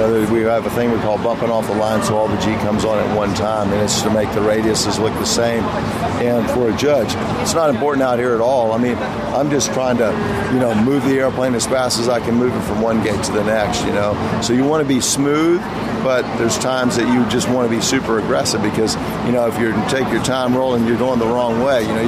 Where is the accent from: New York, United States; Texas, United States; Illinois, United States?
Texas, United States; born there; I mean, I was born in Texas, and they're like, you know, is it special to win here?